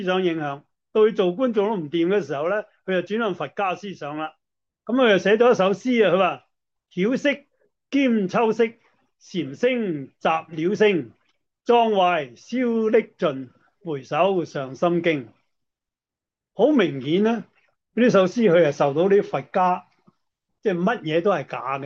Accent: Hong Kong; 即系好似我哋香港人所话，睇 起开啲啦

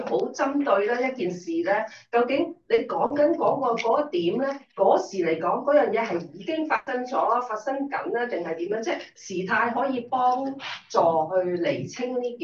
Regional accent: China; 嗱，譬如我哋中國人學英文咧，好多時唔係好明白。

